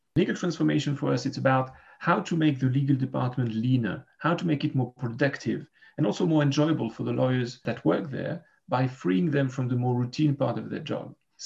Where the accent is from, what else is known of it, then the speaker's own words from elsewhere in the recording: Geneva, Switzerland; I'm a lawyer from Geneva, Switzerland.